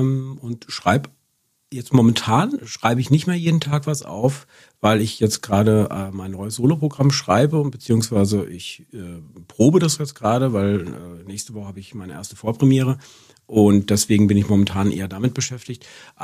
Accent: Rüsselsheim, Hesse, Germany; also ich bin aufgewachsen in Rüsselsheim, also alles Rhein-Main-Gebiet zwischen Frankfurt und Mainz

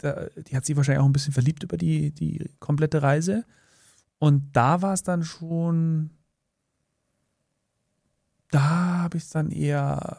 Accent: Bavaria, Germany; ich bin damals in Bayerisch Main, kleines Dorf hier in Oberbayern, wo ich groß geworden bin

